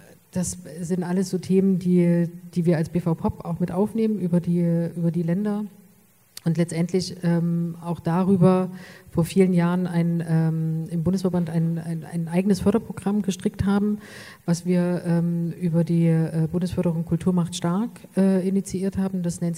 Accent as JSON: {"language": "German", "town": "Leipzig", "region": "Saxony", "country": "Germany", "said": "Ich bin Leipzigerin"}